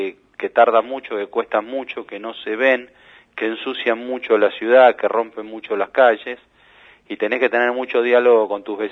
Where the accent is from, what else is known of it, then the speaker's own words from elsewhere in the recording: Béccar, Buenos Aires Province, Argentina; Yo soy de Bécar, Punta Chica. Punta Chica no es solo San Fernando, es Punta Chica, sí, una parte es San Isidro.